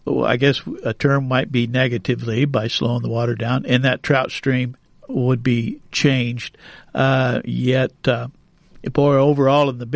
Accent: Iowa, United States; I once read a newspaper account from the Leon Journal, where I grew up in Decatur County

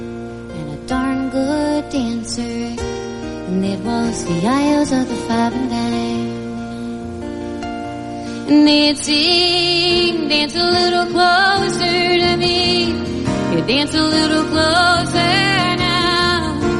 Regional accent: Austin, Texas, United States; As a young girl growing up in Austin, Texas, there was a very special building down at 6th and Congress Avenue.

